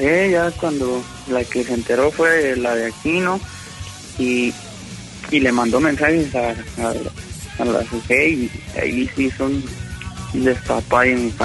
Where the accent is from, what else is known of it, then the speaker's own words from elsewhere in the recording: Michoacán, Mexico; No, yo soy de Michoacán